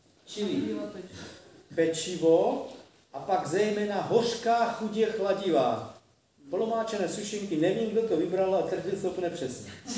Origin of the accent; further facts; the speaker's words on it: Slovakia; No, já jsem vyrůstal na Slovensku